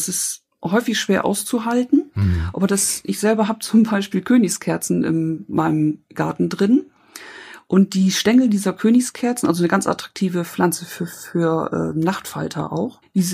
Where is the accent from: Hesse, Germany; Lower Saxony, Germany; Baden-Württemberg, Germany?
Lower Saxony, Germany; Oldenburg; Und ich komme ja aus Oldenburg, aus einer Grünkohlgegend.